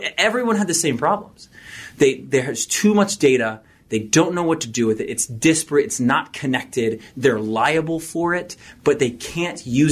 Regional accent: Kentucky, United States; also born or lived in Savannah, Georgia; Like, I'm from Kentucky, then moved down to Savannah, Georgia. Good old boy. I just felt at home.

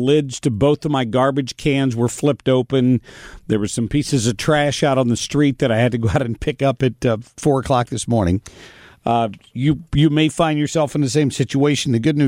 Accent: Ohio, United States; I grew up in Ohio.

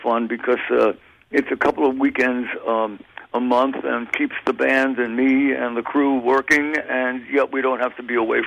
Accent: New York, United States; now in California, United States; I mean, I am a New Yorker, even though I've lived in California longer than I was in New York. But once you come from New York, you're always a New Yorker.

